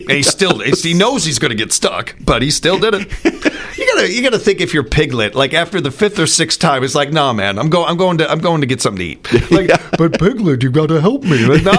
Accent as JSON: {"language": "English", "town": "Chicago", "region": "Illinois", "country": "United States", "said": "Now, I can say this as a Chicagoan."}